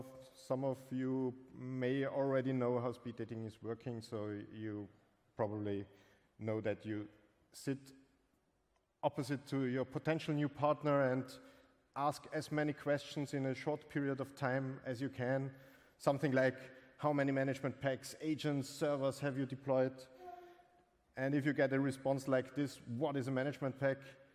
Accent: Vienna, Austria; I'm from Austria, Vienna.

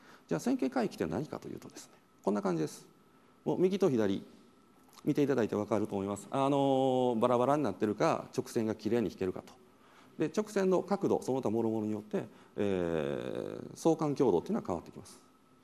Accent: Kansai, Japan; accent: Kansai; 僕実は関西人でっていうか分かってはると思うんですけどね、言葉遣いから、関西人なんで渋谷っておしゃれな街かなと思って

